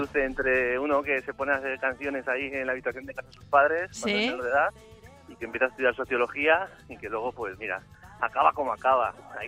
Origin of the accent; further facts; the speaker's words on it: Getafe, Community of Madrid, Spain; Yo tenía 17 años, era las primeras veces que iba a Madrid. Yo soy de Getafe, sigo viviendo en Getafe.